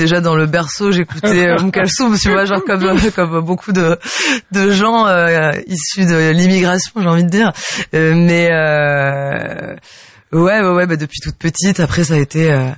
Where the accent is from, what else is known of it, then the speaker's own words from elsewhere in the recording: Hyères, Provence-Alpes-Côte d'Azur, France; Non, je suis de Hyères-les-Palmiers, mais j'ai étudié à Nice aux Beaux-Arts.